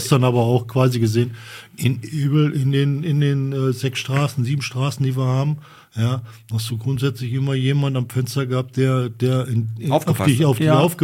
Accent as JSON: {"language": "German", "town": "Ebel", "region": "North Rhine-Westphalia", "country": "Germany", "tie": "born there", "said": "Ich bin in Ebel geboren."}